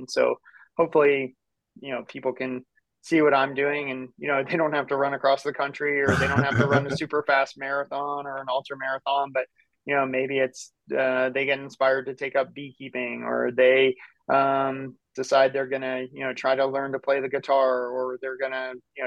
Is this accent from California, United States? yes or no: no; West Virginia, United States; especially growing up in West Virginia and Virginia. Like, the Appalachian Mountains are right out our back door.